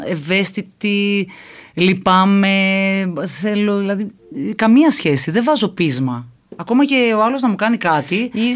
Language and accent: Greek; Eastern Macedonia and Thrace, Greece; moved away as an adult; Αλλά μου αρέσει και η πόλη μου πάρα πολύ. Και γενικά μου αρέσει η Θράκη.